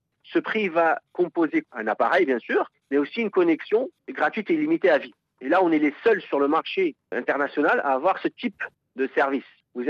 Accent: Morocco; now in Poland; moi qui suis franco-polonais, j'ai grandi au Maroc. J'ai une maman polonaise, mais je ne parlais pas un mot de polonais. Quand je suis venu en Pologne faire mes études, j'ai dû apprendre tout sur le tas

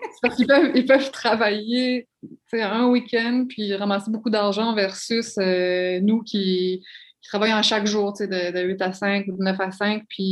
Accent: New Brunswick, Canada; moved away; même si je viens du Nouveau-Brunswick, ça fait des années que je suis au Québec

